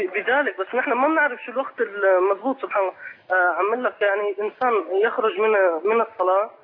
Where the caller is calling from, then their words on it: Syria; أنا محاكيك من سوريا، جزاك الله خيرا.